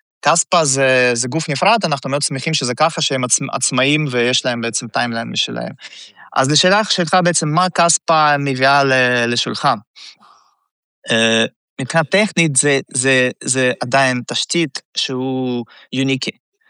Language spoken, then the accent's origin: Hebrew; Russia; now in Israel; במקור אני עליתי מרוסיה בשנת 2000, ורוב האנשים אצלנו בצוות הם גם בעצם עולים רוסים